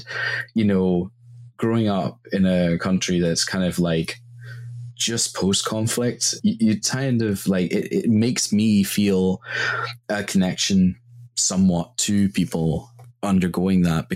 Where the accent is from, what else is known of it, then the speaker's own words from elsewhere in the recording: Northern Ireland, United Kingdom; now in Scotland, United Kingdom; I grew up in Northern Ireland post the Good Friday Agreement, which was the kind of marked ceasefire agreement there.